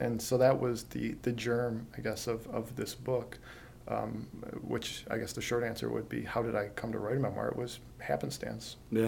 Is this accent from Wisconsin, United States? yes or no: no; Detroit, Michigan, United States; I'm from Detroit. I mean, there's a... you know, sort of a big city identification that comes from growing up in a place.